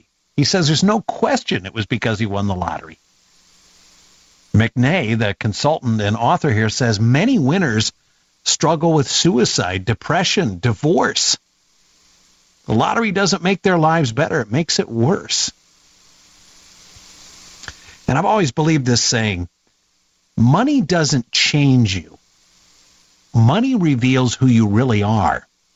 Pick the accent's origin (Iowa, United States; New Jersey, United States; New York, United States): Iowa, United States; Davenport; I grew up in the Quad Cities, Davenport, and my wife's a farmer's daughter from Mechanicsville, Iowa, so I have fond memories of Iowa